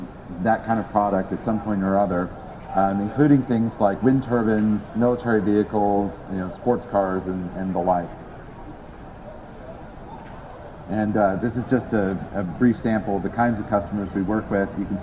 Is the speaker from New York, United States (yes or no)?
no; Detroit, Michigan, United States; I and my colleagues who are here from Ricardo, we're all from the Detroit area in the States.